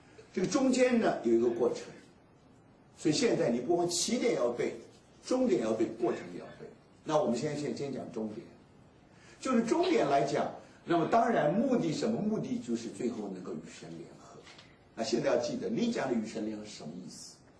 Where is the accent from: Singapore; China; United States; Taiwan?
China; 这是我们中国人，我们把它翻译错误了